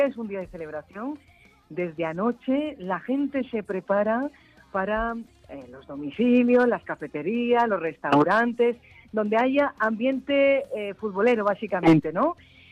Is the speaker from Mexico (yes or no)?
no; Spain; now in Morocco; yo llevo 15 años en Marruecos. A mí me preguntan que si yo tengo el corazón partido. A ver, yo soy española, defiendo la selección española, quiero que gane España